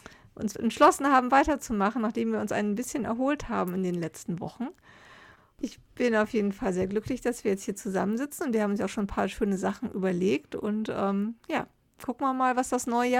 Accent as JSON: {"language": "German", "town": "Düsseldorf", "region": "North Rhine-Westphalia", "country": "Germany", "lives_now": "Lower Saxony, Germany", "said": "Ich komme ja eigentlich aus Düsseldorf ursprünglich, aber dieses Karnevalsgehen ist irgendwie an mir vorbeigegangen, obwohl ich ja jetzt auch in der Nähe einer niedersächsischen Karnevalshochburg lebe."}